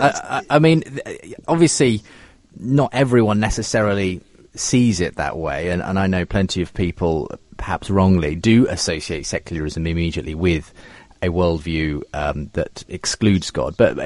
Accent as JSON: {"language": "English", "town": "Northampton", "region": "East Midlands", "country": "United Kingdom", "tie": "born or raised there", "said": "I think he came from my hometown of Northampton"}